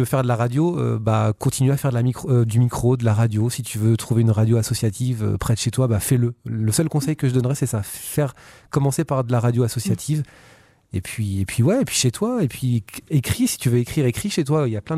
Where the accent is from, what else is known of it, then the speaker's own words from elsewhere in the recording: Le Mans, Pays de la Loire, France; born there; Moi, j'ai commencé au Mans. Je suis né au Mans. J'ai commencé la radio au Mans, dans la Sarthe.